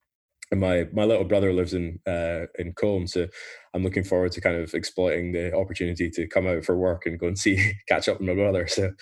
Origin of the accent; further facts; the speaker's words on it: Scotland, United Kingdom; just make it very clear that I'm a Scotsman, then I'd be much happier.